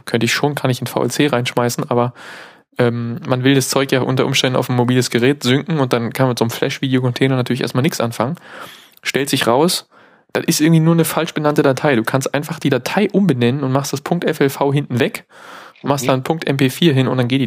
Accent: East Germany, Germany; Ich gebe als Ossi zu Protokoll

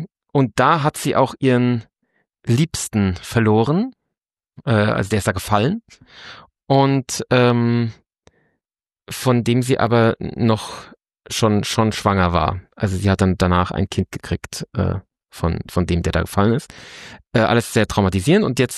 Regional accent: Frankfurt, Hesse, Germany; wir als Frankfurter hatten natürlich ein bisschen Problem, vor allem ich habe ja wirklich unweit des Generalkonsulats gewohnt

